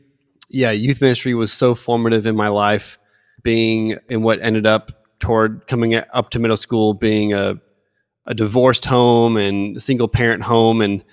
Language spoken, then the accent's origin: English; Phoenix, Arizona, United States; So I grew up in Phoenix, Arizona. I was part of a big Southern Baptist church.